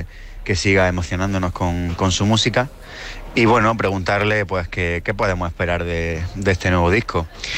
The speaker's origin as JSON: {"language": "Spanish", "town": "Almería", "region": "Andalusia", "country": "Spain", "said": "de Almería."}